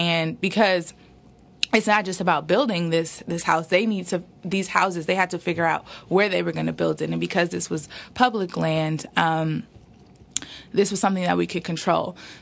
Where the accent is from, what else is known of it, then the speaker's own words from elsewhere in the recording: Oakland, California, United States; I mean, I'm from Oakland, fourth generation. My mom's here. Oh. Fourth generation Oakland. Family came here from Texas. So I love my city.